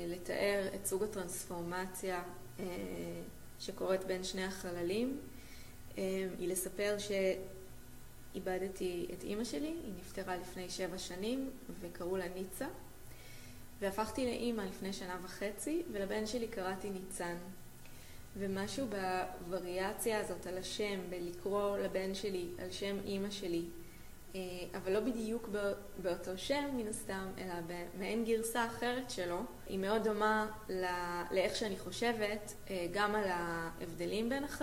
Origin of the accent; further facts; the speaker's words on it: Jerusalem, Jerusalem District, Israel; born there; אני ילידת 1984 מירושלים.